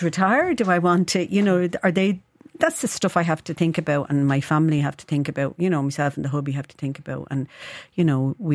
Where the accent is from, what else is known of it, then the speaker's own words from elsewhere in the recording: Dublin, Leinster, Ireland; we come from Charlemont Street, inner city Dublin, not too far from here. Mm. Tenement houses